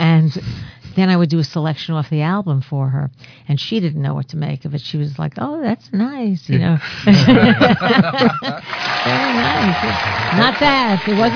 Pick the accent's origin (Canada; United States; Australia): United States; New York; now in Los Angeles, United States; I'm from New York. New York's very close to Philly